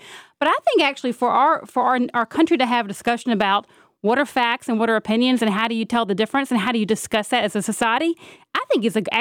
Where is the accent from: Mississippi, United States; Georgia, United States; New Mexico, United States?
Georgia, United States; Carrollton; Yeah, well, okay, so I grew up in Georgia. I grew up in Carrollton, Georgia.